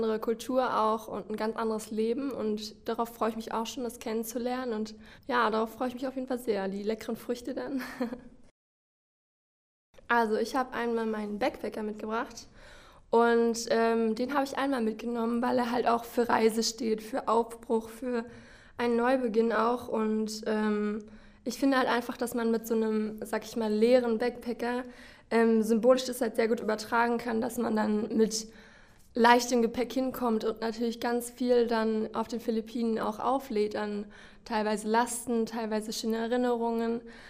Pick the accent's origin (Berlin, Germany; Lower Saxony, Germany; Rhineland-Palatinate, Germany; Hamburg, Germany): Berlin, Germany; ich komme aus Berlin, aus der Hauptstadt.